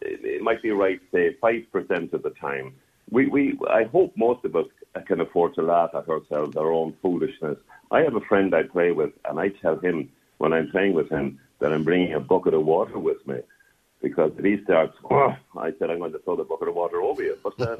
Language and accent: English; Cork, Munster, Ireland; I'm not from Donegal. I'm from down in Cork.